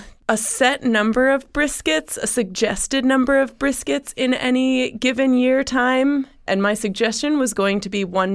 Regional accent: Wisconsin, United States; now in Columbus, United States; I mean, I was raised in Wisconsin.

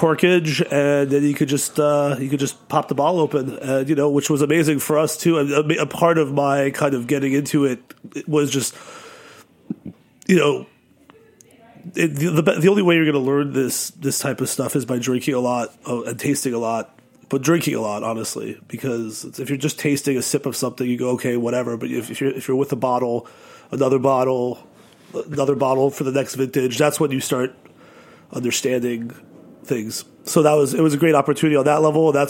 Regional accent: New York City, New York, United States; I grew up in New York City. I was always really enamored by the culture of music in this city

